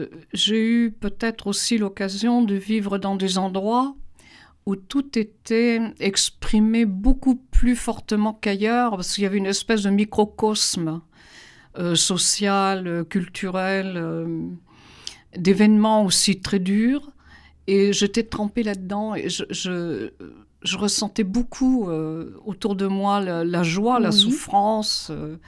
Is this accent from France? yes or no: yes; Grand Est, France; Je suis champenoise, dans mon patelin il y avait 300 habitants, on était tous les gens du cru